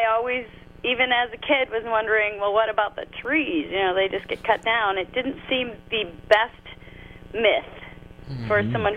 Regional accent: St. Cloud, Minnesota, United States; Okay. I grew up in St. Cloud, Minnesota, so I'm a Midwesterner to the heart, and I grew up going up to northern Minnesota and Hackensack

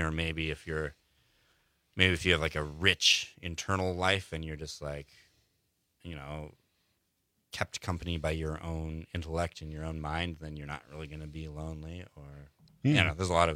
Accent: Cortez, Colorado, United States; born or raised there

